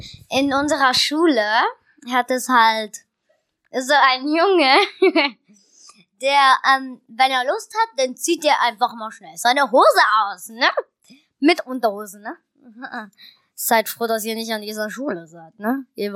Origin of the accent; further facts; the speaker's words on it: Switzerland; Übrigens, wir kommen aus der Schweiz, deswegen hat … einen Akzent, einen Schweizer Akzent.